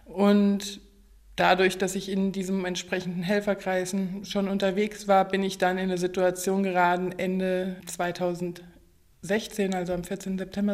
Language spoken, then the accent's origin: German; Gießen, Hesse, Germany; now in Saxony, Germany; Ich bin 1986 in Gießen geboren. Das heißt, ich habe keine Erinnerung an die Teilung Deutschlands, auch nicht an die Wiedervereinigung. Und ich bin mit einem Denken über 16 Bundesländer aufgewachsen und bin von Hessen nach Sachsen und nicht vom Westen in den Osten gezogen